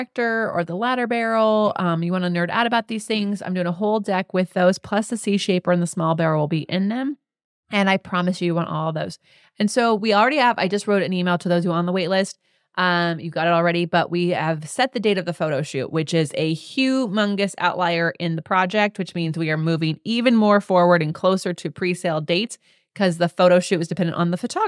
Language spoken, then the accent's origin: English; Las Vegas, Nevada, United States; I know I'm from Vegas and you're like, oh, she's betting.